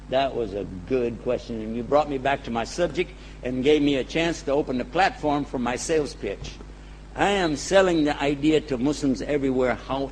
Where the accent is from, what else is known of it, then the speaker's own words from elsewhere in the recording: Texas, United States; I'm from Texas, and in Texas, we have the best politicians money can buy.